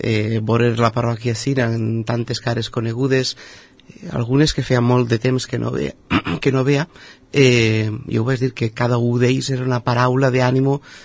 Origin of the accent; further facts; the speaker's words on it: Gata, Valencian Community, Spain; pues res, soc de Gata, tinc 38 anys